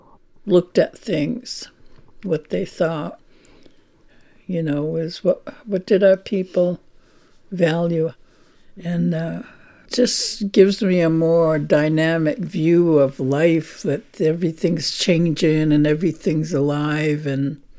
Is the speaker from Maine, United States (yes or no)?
yes; Indian Island, Maine, United States; I'm from Indian Island.